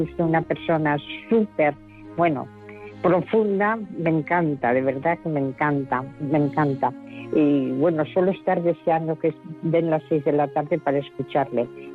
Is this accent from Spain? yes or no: yes; San Sebastián, Basque Country, Spain; Yo soy de San Sebastián.